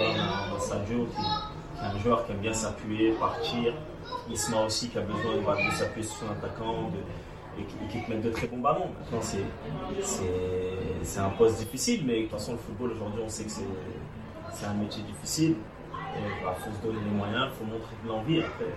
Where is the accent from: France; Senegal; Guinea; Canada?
Senegal; moi je suis un Sénégalais, je suis fier de l'être.